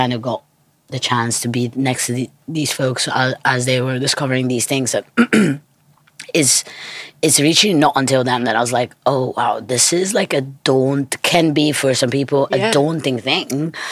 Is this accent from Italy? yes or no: yes; Italy; English is a second language; Obviously, I grew up in Italy